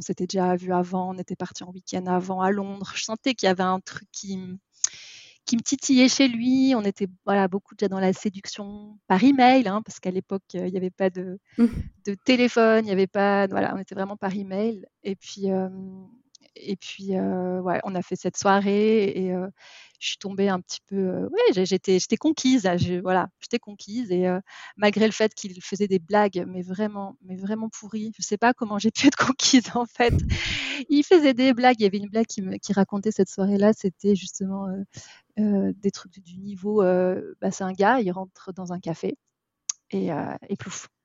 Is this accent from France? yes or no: yes; Paris, Île-de-France, France; moi j'ai grandi à Paris, bon, j'ai fait ma scolarité standard à Paris